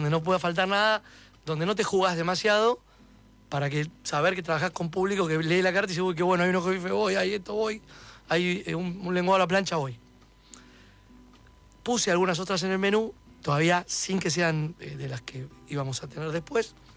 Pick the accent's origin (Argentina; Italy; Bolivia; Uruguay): Argentina; somos argentinos, no dejemos de lado la parrilla.